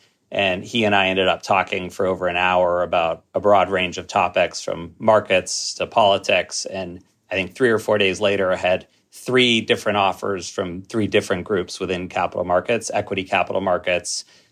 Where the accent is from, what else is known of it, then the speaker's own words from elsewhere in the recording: Toronto, Ontario, Canada; So grew up in Toronto, youngest of three brothers.